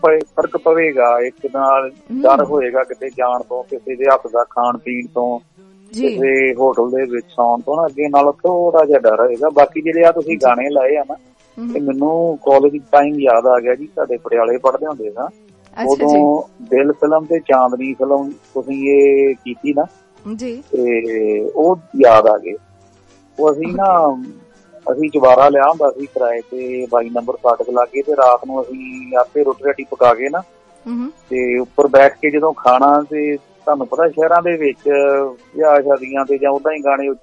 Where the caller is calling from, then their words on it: Toronto, Ontario, Canada; Toronto ਤੋਂ।